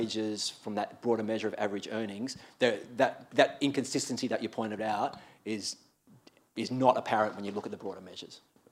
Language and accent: English; Crookwell, New South Wales, Australia; I'm from Crookwell, so we can talk about sheep till the cows come home.